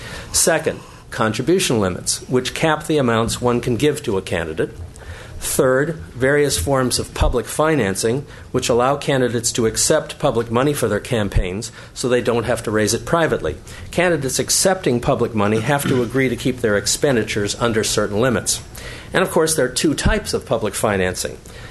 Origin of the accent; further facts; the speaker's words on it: Santa Barbara, California, United States; Santa Barbara, which, by the way, is my hometown